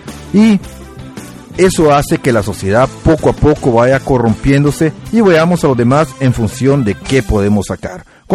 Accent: El Salvador; En mi país, en El Salvador, les estoy hablando de las experiencias que yo veo

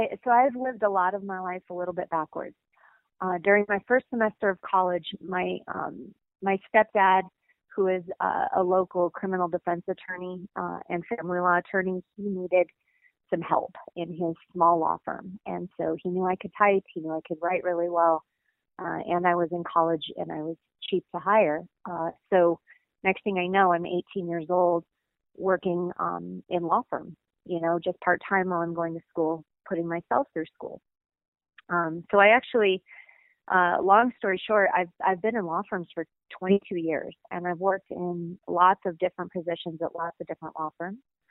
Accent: Denver, Colorado, United States; And I grew up here in Denver. I went to school at MSU Denver, and I haven't left.

